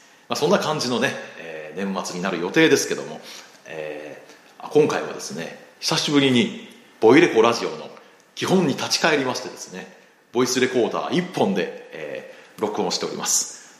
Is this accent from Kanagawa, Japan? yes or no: no; Hiroshima, Japan; moved away as an adult; まあ、僕は広島出身なので、まあ、広島は高校卒業までいたんで、まあ、まだ広島の方が長いんですけども